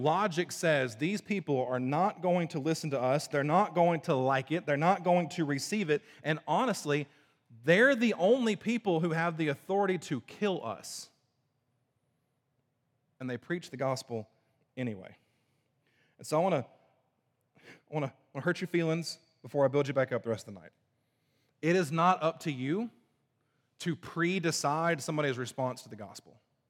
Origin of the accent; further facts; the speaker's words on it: Southern United States, United States; I've been around this church culture, I'm from the South, Bible Belt nonsense my whole life.